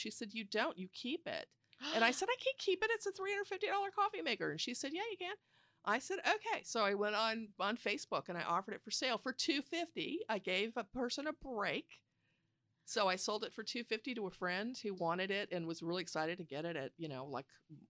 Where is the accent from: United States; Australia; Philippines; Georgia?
United States; Florida; We were raised in Florida, so we were sort of, you know, baptized in this stuff as children.